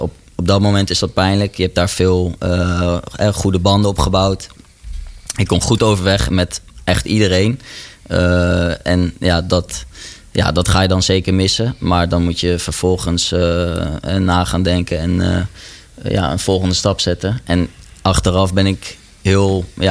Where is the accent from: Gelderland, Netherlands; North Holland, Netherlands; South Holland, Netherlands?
Gelderland, Netherlands; Bennekom; also born or lived in Zwolle; Omdat ik studeerde in Amsterdam aan de VU. En daarvoor opgegroeid in Bennekom. Ik ben wel geboren in Zwolle.